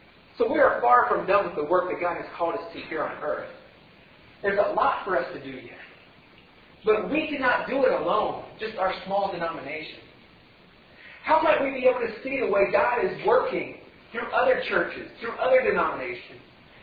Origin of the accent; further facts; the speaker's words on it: Ohio, United States; I grew up near Amish country in Ohio.